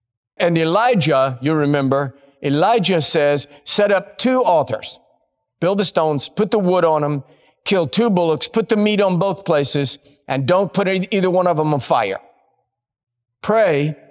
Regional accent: Texas, United States; born there; But I was born in the Republic of Texas. And it's rude to laugh. That would get you shot where I was born. I was born in Texas

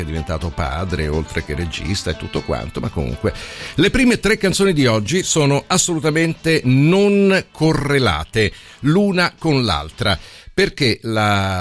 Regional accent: Rome, Lazio, Italy; allora vengo da Roma Nord

